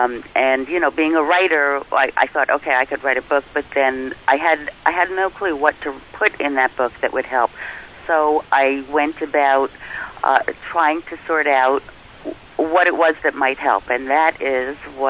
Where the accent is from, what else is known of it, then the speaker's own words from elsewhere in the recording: New York, United States; I currently live in New York. I grew up in New York, went to school in Wisconsin.